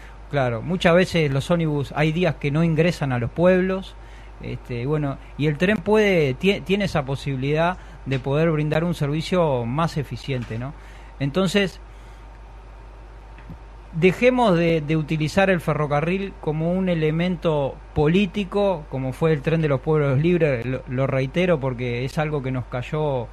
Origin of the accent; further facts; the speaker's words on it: Montevideo, Uruguay; Sí. Montevideano.